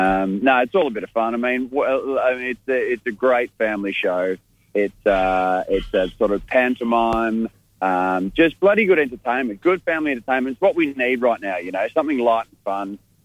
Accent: Victoria, Australia; I grew up in the Western District of Victoria and always loved country music growing up.

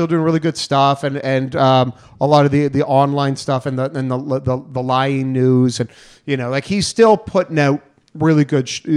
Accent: Canada; born there; I was born in 1975 in Canada

